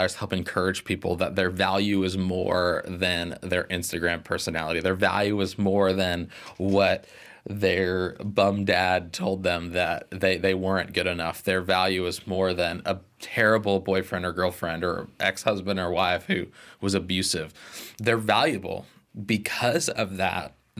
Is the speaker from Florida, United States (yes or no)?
yes; Florida, United States; And growing up in South Florida, I've seen hurricane devastation.